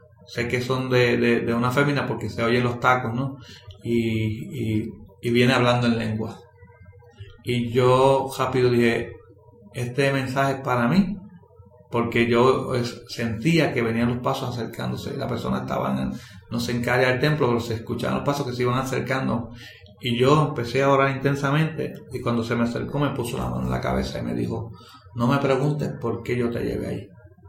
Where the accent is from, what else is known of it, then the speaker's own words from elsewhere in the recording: Juana Díaz, Puerto Rico; yo lo que quería era que la gente en Juana Díaz, en mi pueblo, viera muchos